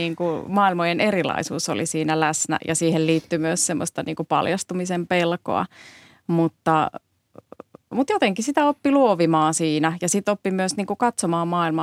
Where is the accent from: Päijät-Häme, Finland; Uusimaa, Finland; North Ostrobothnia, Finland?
Uusimaa, Finland; Helsinki; mehän kasvettiin niin kuin Helsingissä